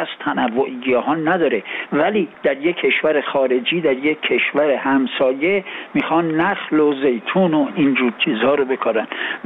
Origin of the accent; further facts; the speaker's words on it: Iran; بنده به عنوان یک ایرانی علاقه‌مند به مملکتم